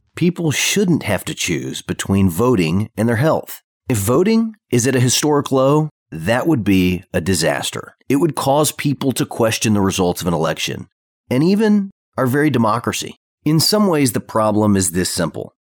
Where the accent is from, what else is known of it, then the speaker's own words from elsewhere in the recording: Tennessee, United States; But no one got the attention of my home state of Tennessee like ESPN college football commentator Kirk Herbstreit.